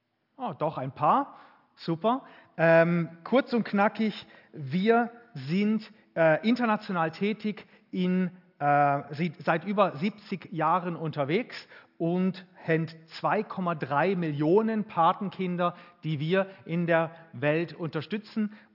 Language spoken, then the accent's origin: German; Frauenfeld, Thurgau, Switzerland; Wir kommen aus Frauenfeld. … in der Mitte.